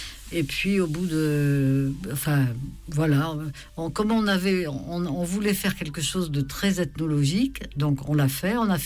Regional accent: Occitanie, France; Et moi-même, j'ai été élevée en Lozère.

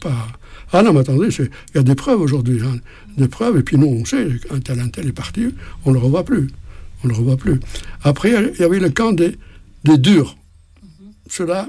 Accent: Saint-Étienne, Auvergne-Rhône-Alpes, France; Et moi, je suis de Saint-Étienne, donc je me libère

